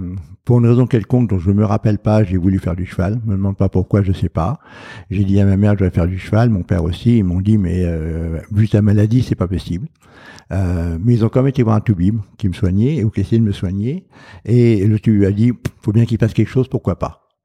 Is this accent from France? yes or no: yes; France; je suis né en 1945 en France, donc je suis français, binational maintenant, franco-américain.